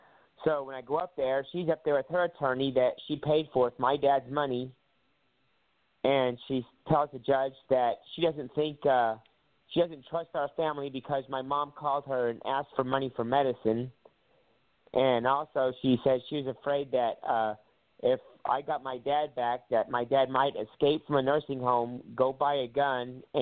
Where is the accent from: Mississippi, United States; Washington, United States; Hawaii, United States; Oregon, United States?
Hawaii, United States; Yeah, it happened in Pinellas County, but I'm from Hawaii. My parents raised me over there.